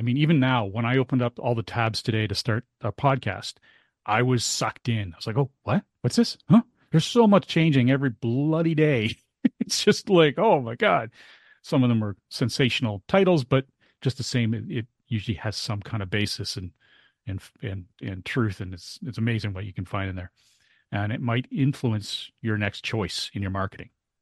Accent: Canada; We're Canadian.

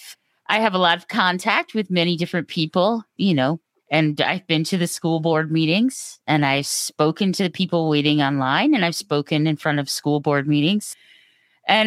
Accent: New York, United States; also born or lived in Virginia; And so I was born down in on the Bay. But by the time I was six, we had moved up to New York.

